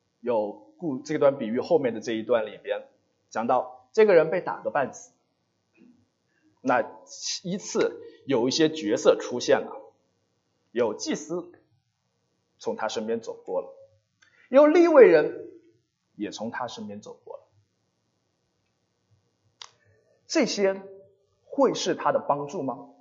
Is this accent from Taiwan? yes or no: no; Jiangxi, China; 我来自江西，我知道我家里发生过一些的，我的邻居等等